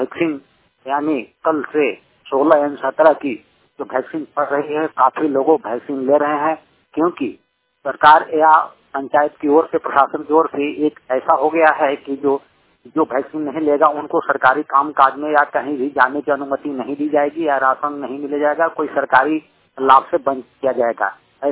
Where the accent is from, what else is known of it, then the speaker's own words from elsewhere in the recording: Tugbera, Jharkhand, India; मैं झारखंड पलामू डिस्ट्रिक्ट के तुगेरा गांव में, हमारा गांव पंचायत भी तुगबेरा ही में पड़ता है।